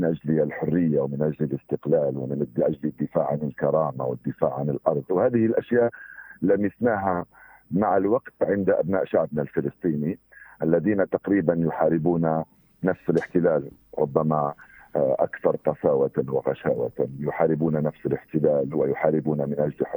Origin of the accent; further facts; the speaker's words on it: Algeria; ومختلف التجارب التي عشناها نحن كجزائريين